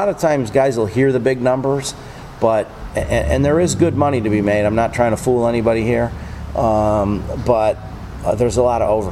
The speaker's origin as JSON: {"language": "English", "region": "Connecticut", "country": "United States", "said": "You're from Tennessee. I'm from Connecticut."}